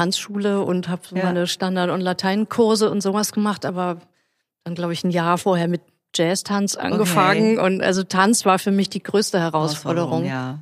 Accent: Nuremberg, Bavaria, Germany; ich bin in Nürnberg aufgewachsen

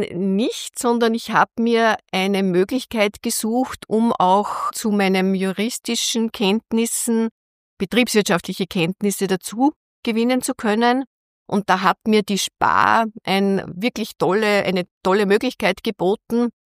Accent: Linz, Upper Austria, Austria; Ich bin eine waschechte Linzerin, bin in Linz geboren und auch aufgewachsen. In der Stifterstraße, Stiftergymnasium habe ich maturiert.

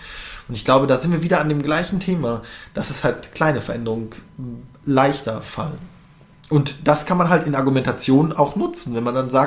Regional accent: North Rhine-Westphalia, Germany; now in Berlin, Germany; Ich komme aus NRW und mein bester Freund damals in NRW, wir haben uns ein bisschen aus den Augen verloren, nachdem ich nach Berlin gezogen bin.

